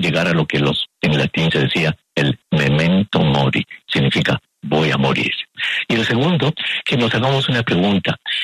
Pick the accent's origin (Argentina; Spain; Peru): Peru; como decimos en mi país, en el Perú